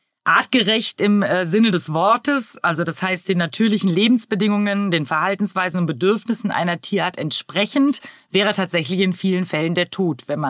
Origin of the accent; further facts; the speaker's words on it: Frankfurt, Hesse, Germany; Und natürlich hier als Frankfurter muss man den Gelbrückenducker nennen.